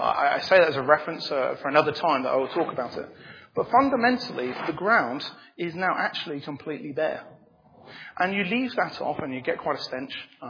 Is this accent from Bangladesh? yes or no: yes; Bangladesh; moved away; I grew up in Bangladesh. And when you grow up in Bangladesh, the one thing you realize is seasons work differently to the ones over here. I had to learn a whole new system of seasons when I came to this country.